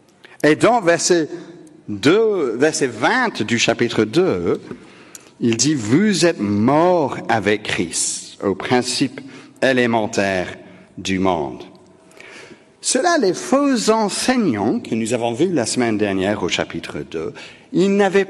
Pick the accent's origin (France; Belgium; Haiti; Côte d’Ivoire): Belgium; J'ai ma carte d'identité qui dit que je suis belge, bien que cela n'a pas, peut-être pas l'air d'être le cas.